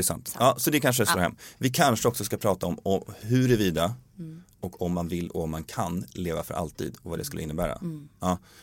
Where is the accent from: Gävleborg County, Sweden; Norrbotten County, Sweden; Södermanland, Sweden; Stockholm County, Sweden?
Stockholm County, Sweden; Stockholm; born there; En miljö som jag är född